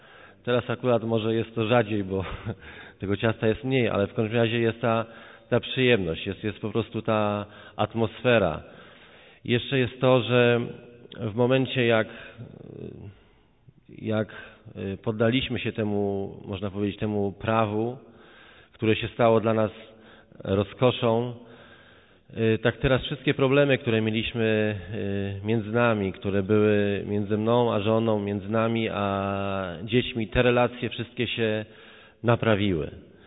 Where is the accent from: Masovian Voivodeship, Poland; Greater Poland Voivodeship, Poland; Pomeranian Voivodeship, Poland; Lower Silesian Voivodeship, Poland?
Lower Silesian Voivodeship, Poland; Jelenia Góra; Ogólnie pochodzę z Jeleniej Góry.